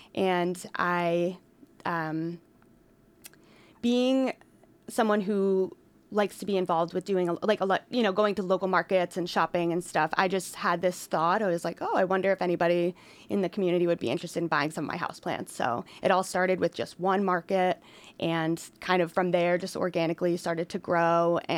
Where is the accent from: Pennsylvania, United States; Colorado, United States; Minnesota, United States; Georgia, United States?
Pennsylvania, United States; moved away; I'm actually originally from Pennsylvania, and I kind of did a lot of traveling on the West Coast and eventually really decided I fell in love with Oregon, and that was where I wanted to be.